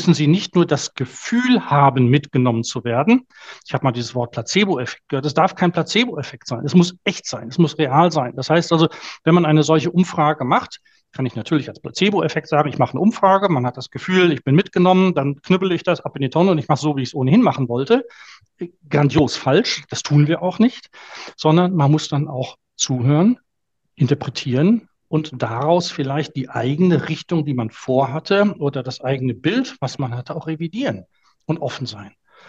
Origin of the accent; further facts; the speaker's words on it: Germany; du bist als einziger Deutscher der Ansprechpartner für den holländischen Auftraggeber